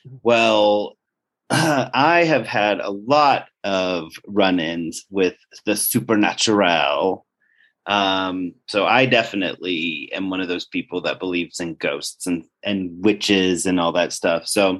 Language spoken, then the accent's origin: English; Wilkesboro, North Carolina, United States; So where I grew up in Wilkesboro, there were two big spooks that you could go and visit.